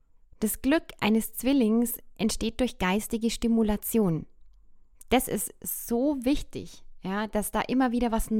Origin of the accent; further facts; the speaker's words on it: Bavaria, Germany; So sagt man es bei uns im Bayerischen Wald.